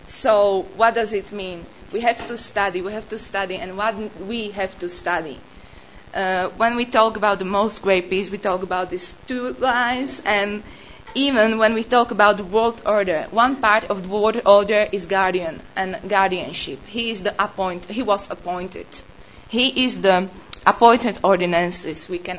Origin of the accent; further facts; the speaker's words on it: Slovakia; English is a second language; She's from Italy, I am from Slovakia. We both speak English